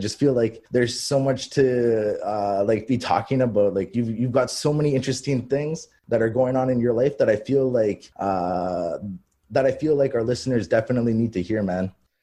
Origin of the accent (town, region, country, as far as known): Rankin Inlet, Nunavut, Canada